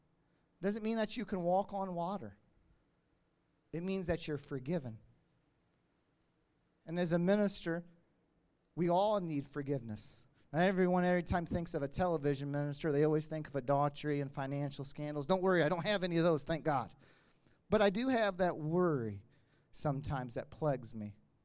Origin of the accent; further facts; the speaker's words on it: Willard, United States; Pastor James and Bryson and the city of Willard and all of you for this opportunity to be in front of my hometown.